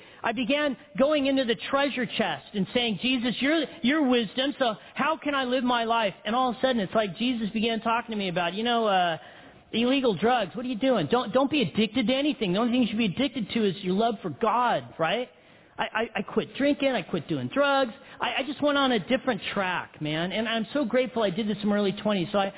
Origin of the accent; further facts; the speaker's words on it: Big Bear, California, United States; I'm a hick from Big Bear. I grew up in Big Bear. I grew up a partier.